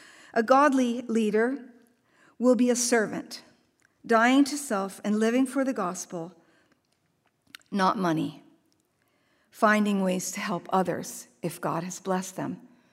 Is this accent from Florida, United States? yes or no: no; Hawaii, United States; moved away as an adult; now in California, United States; We sold his truck back when we were 22 years old. We came from Hawaii. We sold his truck in Hawaii so that we could pay for a wedding in San Diego.